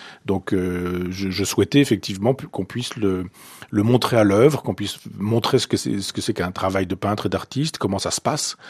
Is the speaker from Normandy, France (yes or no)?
yes; Chambois, Normandy, France; born there; Et puis, je me suis replié sur mon village natal, à 12 km, Chambois.